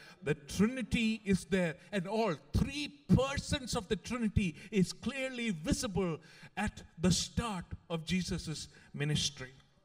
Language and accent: English; India; Since we grew up in India